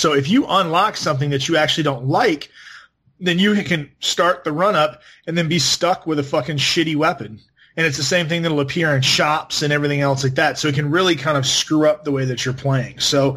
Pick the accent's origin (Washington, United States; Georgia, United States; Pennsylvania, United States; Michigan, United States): Georgia, United States; Right, and so, I'm from Georgia. We don't have seasons here. It's hot as fuck all the time, or it's snowing.